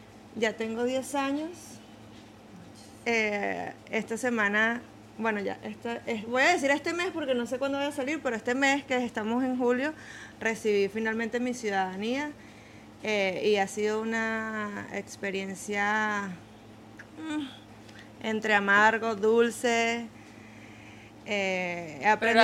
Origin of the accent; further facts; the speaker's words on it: Venezuela; moved away as an adult; now in United States; Yo vengo de Venezuela, migré por asilo político.